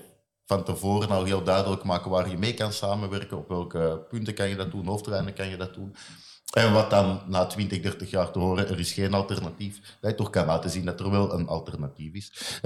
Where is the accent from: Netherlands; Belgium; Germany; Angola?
Belgium; want ik ben Belg, ik ben geen Nederlander.